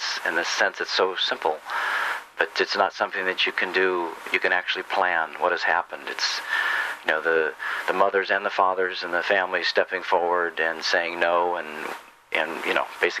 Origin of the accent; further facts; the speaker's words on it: Cottage Grove, Oregon, United States; Of course, I'm from Cottage Grove